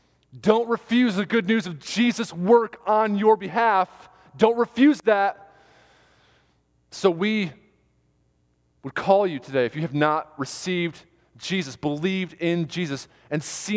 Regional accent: New York, United States; I'm from New York, so shoveling was a daily occurrence.

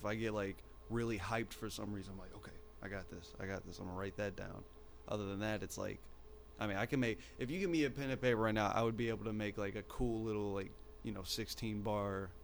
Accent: Midwest, United States; I was like, well, we're from the Midwest.

